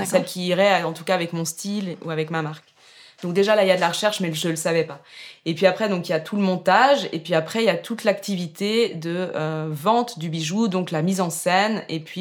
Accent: Brittany, France; moved away as an adult; now in Geneva, Switzerland; Alors, j'habite à Genève depuis 16 ans à peu près. Je suis bretonne d'origine, mais donc maintenant je suis devenue suisse. Je suis venue à Genève pour faire des études de musique

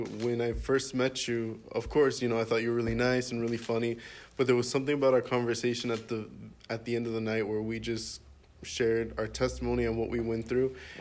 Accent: Miami, Florida, United States; Well, like you said, I'm from Miami. I was born and raised in the ministry. My mom is from Costa Rica. My dad is from Cuba.

